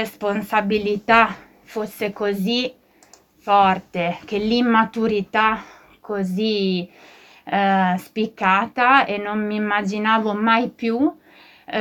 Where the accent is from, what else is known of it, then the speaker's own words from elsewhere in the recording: Milan, Lombardy, Italy; born there; now in Tolmezzo, Italy; Io sono nata a Milano e vivo felicemente a Tolmezzo da 20 anni, l'ho scelta, ok?